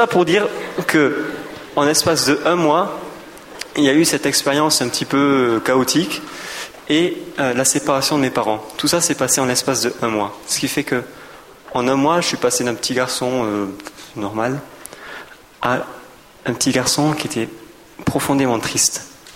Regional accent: France; now in Switzerland; j'ai 21 ans. Je suis désolé, mais je suis français. Mais je suis très heureux d'habiter en Suisse.

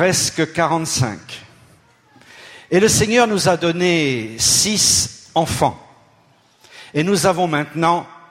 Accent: Fondettes, Centre-Val de Loire, France; nous venons de Tours, ou plus exactement d'un petit village près de Tours qui s'appelle Fondette.

